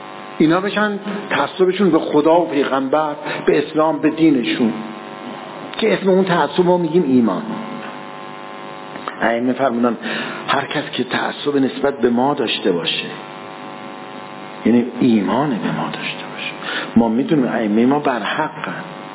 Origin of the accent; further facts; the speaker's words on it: Iran; مثل که ما مردم ایرانیم دیگه